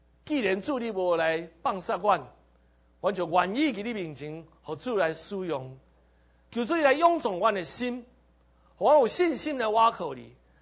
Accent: Taipei, Taiwan; 给我们台北人的中间。

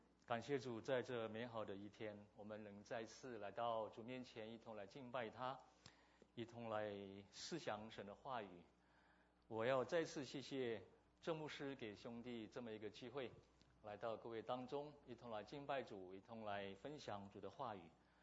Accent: Indonesia; 我是在印尼出生长大的

